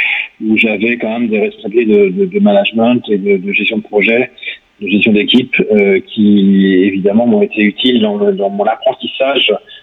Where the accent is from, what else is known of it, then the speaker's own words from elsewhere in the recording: Évran, Brittany, France; moved away as an adult; also born or lived in England / Vietnam; Alors, je suis originaire d'Évran, hein, je suis né là, mon père, mon grand-père paternel. Moi, j'ai été expatrié, donc je suis parti d'Évran à peu près à l'âge de 20 ans, et j'ai été expatrié en Angleterre et au Vietnam